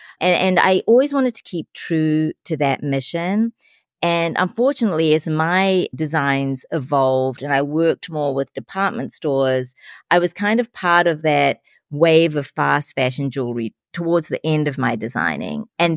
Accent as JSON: {"language": "English", "country": "New Zealand", "tie": "born or raised there", "said": "I'm South Asian, I'm Sri Lankan Tamil by origin. I was born and raised in New Zealand. I'm of South Asian descent."}